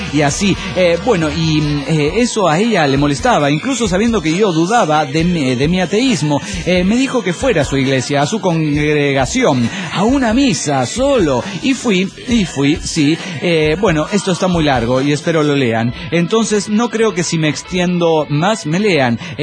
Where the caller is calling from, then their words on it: Córdoba, Argentina; de Vialema C, Córdoba, Argentina.